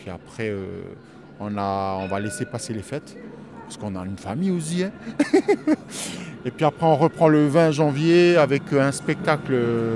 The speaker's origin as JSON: {"language": "French", "country": "New Caledonia", "said": "Moi, je suis de Nouvelle-Calédonie, je joue au piano."}